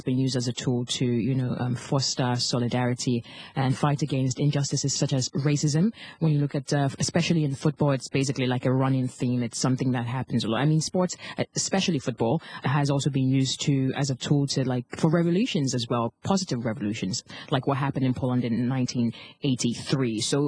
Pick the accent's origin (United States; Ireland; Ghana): Ghana; and I'm from Ghana.